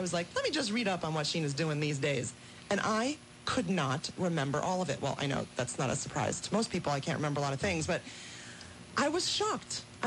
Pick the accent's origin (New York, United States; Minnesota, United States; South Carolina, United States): New York, United States; It's New York. I'm from New York.